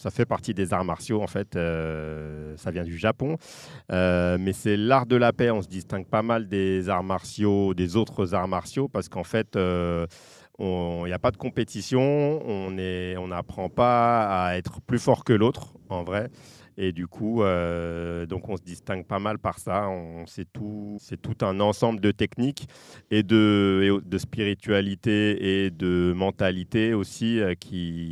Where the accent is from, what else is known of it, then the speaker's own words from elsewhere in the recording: Île-de-France, France; J'avais déjà fait de l'aïkido dans le 91, d'où je viens